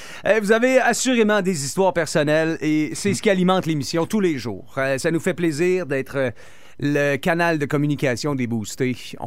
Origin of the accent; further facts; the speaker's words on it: Quebec City, Quebec, Canada; je viens de Québec, la maison du Rouge et Or football